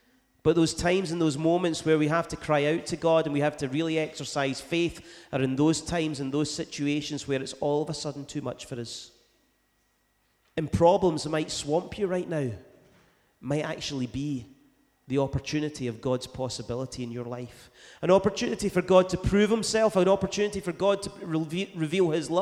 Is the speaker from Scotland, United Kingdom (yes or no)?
yes; Greenock, Scotland, United Kingdom; So I know I come from Greenock, but I do know that 10 follows, or 10 comes before 11.